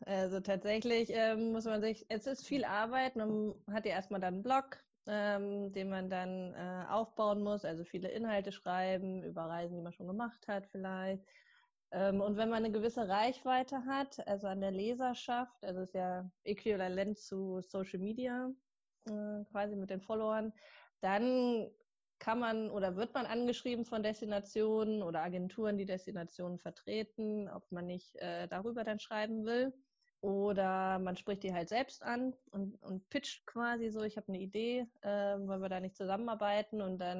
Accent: Hamburg, Germany; Ich komme aus Hamburg.

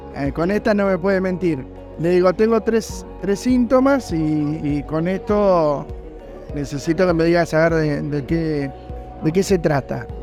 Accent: Mar de Ajó, Buenos Aires Province, Argentina; de Mar de Ajó.

